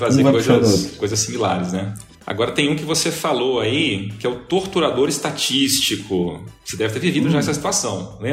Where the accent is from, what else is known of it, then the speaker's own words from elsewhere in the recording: Minas Gerais, Brazil; Pô, sou de Minas, cara. Lá era peteca.